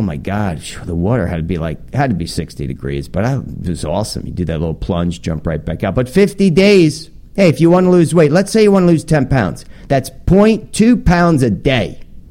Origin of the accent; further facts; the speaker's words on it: New Jersey, United States; You know, my home state, New Jersey